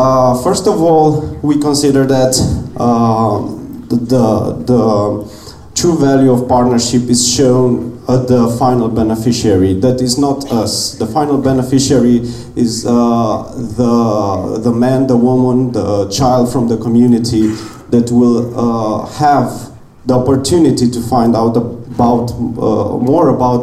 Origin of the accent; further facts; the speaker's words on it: Romania; I come from Romania and I represent the Pro Democracy Association.